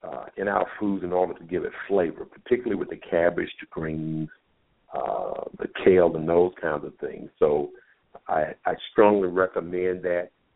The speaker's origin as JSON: {"language": "English", "region": "Southern United States", "country": "United States", "said": "Listen, I'm from the South. I know what happens in the kitchen, particularly when it comes to in the soul food kitchen."}